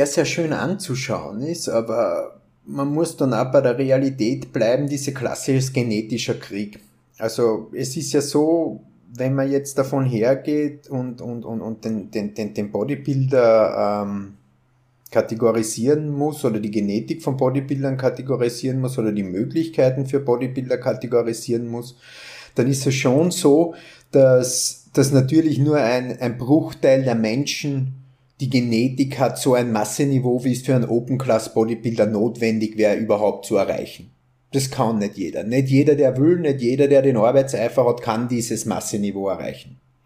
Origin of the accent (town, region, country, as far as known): Austria